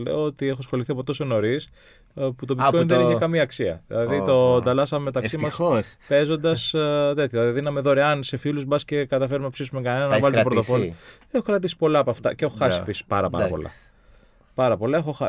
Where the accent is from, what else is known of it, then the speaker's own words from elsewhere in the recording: Peristeri, Attica, Greece; γιατί γεννήθηκα στο Περιστέρι πάνω από Ριβιέρα Έλενα, Φίβο Κύπρο.